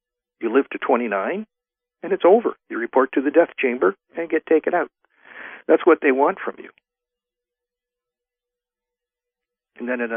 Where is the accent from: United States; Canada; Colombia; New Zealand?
Canada; I'm from Canada.